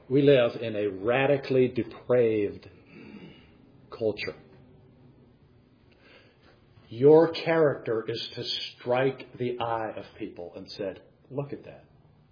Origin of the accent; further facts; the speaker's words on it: Cleveland, Ohio, United States; I grew up in Cleveland. And we have in Cleveland a terminal tower.